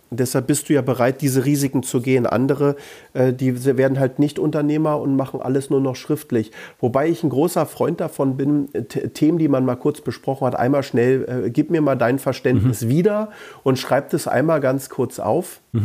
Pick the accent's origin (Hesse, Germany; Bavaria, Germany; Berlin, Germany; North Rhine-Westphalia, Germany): Berlin, Germany; Weil ich bin ja Berliner.